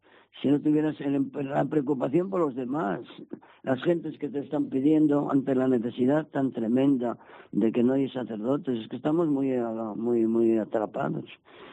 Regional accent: Villanueva del Campo, Castile and León, Spain; el obispo me dijo que me vendría al pueblo natal, de donde soy, Villanueva del Campo

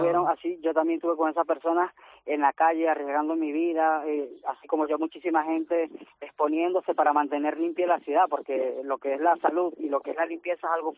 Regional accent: Venezuela; now in Spain; yo en mi tierra natal, en Venezuela, es así prácticamente como Galicia. Tiene muchos campos, muchas zonas así rurales.

